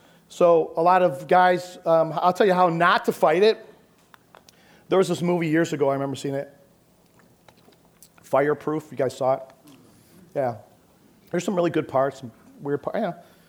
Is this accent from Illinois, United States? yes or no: yes; Chicago, Illinois, United States; I'm from Chicago. I'm not supposed to say that, right?